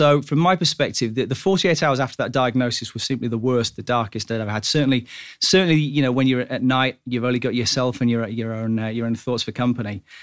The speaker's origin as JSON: {"language": "English", "region": "North West England", "country": "United Kingdom", "said": "Okay, so I come down from Cheshire for this evening"}